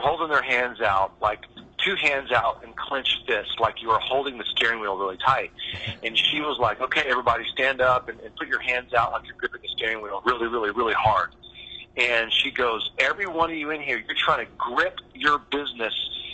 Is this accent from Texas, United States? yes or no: yes; Richardson, Texas, United States; I grew up in the Dallas, Texas area, Richardson to be exact, with my mother and my sister.